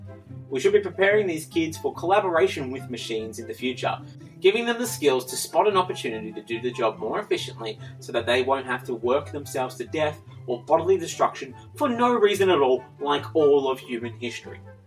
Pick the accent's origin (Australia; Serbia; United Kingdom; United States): Australia; as an Australian